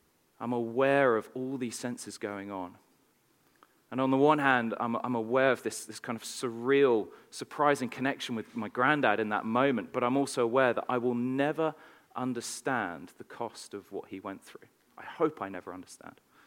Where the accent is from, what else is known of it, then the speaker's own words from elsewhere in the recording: England, United Kingdom; As most of you know, I'm English. But my parents were in England.